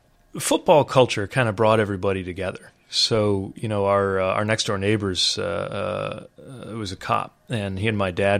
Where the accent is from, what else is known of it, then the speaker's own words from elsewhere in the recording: South Bend, Indiana, United States; Yeah, I mean, it's a great town. It's a great place to grow up.